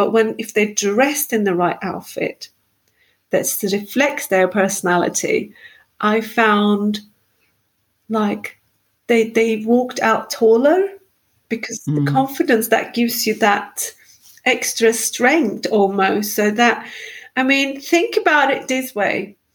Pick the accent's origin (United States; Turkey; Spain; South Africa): Turkey; English is a second language; moved away as an adult; And they were all wrong clothes because I came here in June from Turkey. That's how naive I was.